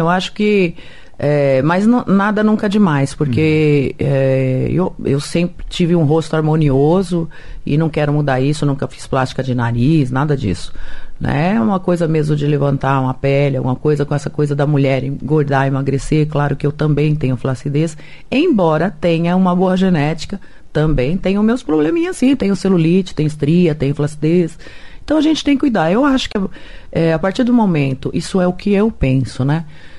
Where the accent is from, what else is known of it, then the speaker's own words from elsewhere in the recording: Bela Vista do Paraíso, Paraná, Brazil; born there; Eu nasci em Bela Vista do Paraíso, pertinho de Londrina.